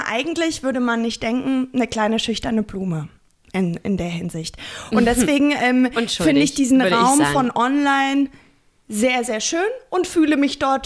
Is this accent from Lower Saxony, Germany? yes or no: yes; Lower Saxony, Germany; da war ich dann in meiner Heimat zu Besuch und dachte, ich gehe da mal online. Ich check hier mal so ein bisschen die Lage, die Dörfer aus. Und dann war wirklich so in 50 Kilometern bei Hannover.